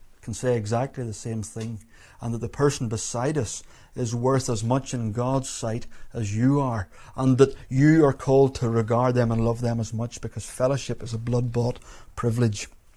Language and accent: English; Belfast, Northern Ireland, United Kingdom; You know, where I grew up in Belfast, we knew the people who lived beside us